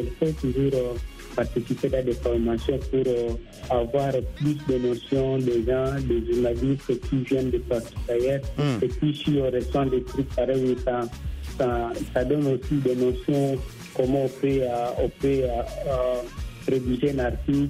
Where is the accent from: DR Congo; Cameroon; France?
DR Congo; chez nous en RDC